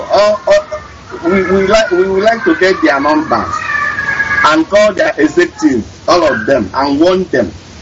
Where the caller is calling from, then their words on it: Mumbai, Maharashtra, India; I'm calling from Mumbai, India.